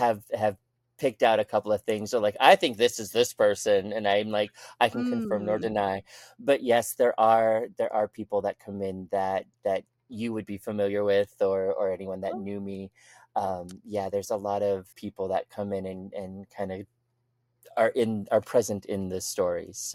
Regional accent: Montana, United States; So I, you know, being from Montana, we got a lot of ghost towns around us.

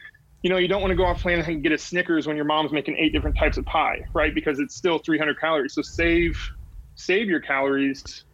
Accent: Midwest, United States; And, you know, like I grew up in the Midwest.

